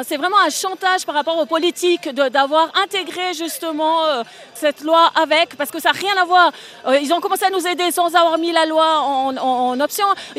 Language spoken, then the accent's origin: French; Valais, Switzerland; Je viens du Valais, en fait